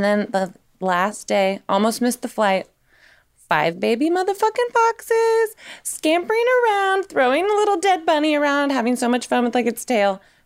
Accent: Tennessee, United States; I'm like from Tennessee. I should know this.

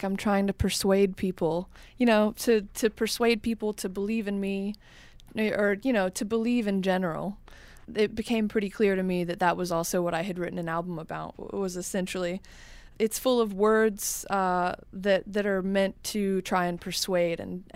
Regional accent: Macon, Georgia, United States; I'm from Macon, Georgia, so every time the radio came on in the car, it was country.

